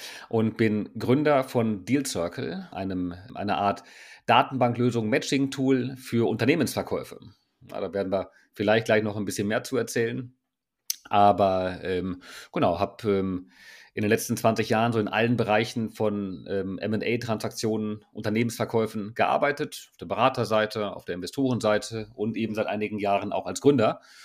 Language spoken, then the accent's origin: German; Bocholt, North Rhine-Westphalia, Germany; Ich komme aus einer kleinen Stadt in NRW, die heißt Bocholt. Das ist so ein Stückchen nördlich vom Ruhrgebiet, kennt man nicht. Hat so gut 80.000 Einwohner, ist gleich an der holländischen Grenze.